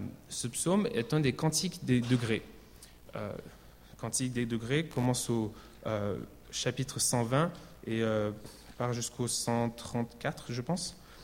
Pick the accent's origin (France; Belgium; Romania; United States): United States; je parle français avec des petits anglicismes, vous voyez. Je viens des États-Unis, alors j'ai perdu mon français.